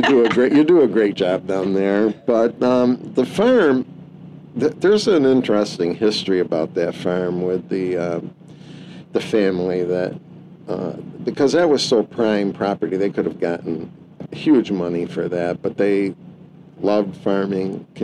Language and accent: English; Gloversville, New York, United States; I grew up in Gloversville, which I don't know if you know where that is